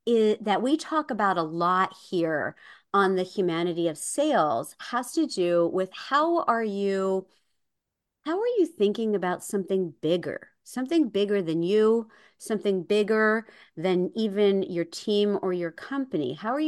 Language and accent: English; New Jersey, United States; born there; shift us to New Jersey because that's where I was born.